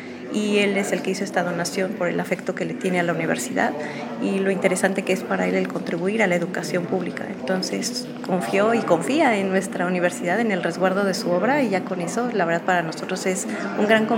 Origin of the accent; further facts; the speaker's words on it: Puebla, Mexico; a veces siendo poblanos no conocemos, ¿no?